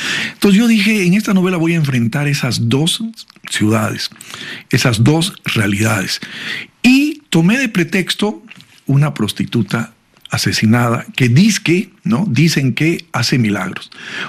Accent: La Paz, Bolivia; also born or lived in Beni / Santa Cruz; Y yo me considero beniano, cruceño, paceño porque me crié en la ciudad de La Paz. En fin, soy boliviano.

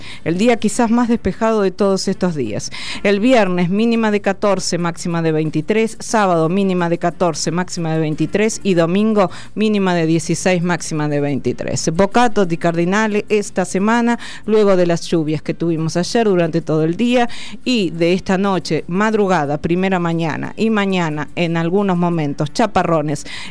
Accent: Argentina; Y esa realidad es la que nos interpela a todos como argentinos y argentinas.

